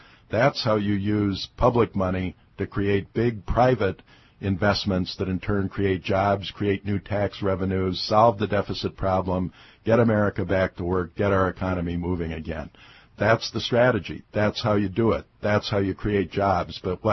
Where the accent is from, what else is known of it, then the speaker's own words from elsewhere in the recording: Minnesota, United States; I know your listeners are big fans of Michelle Bachmann's back in my home state of Minnesota.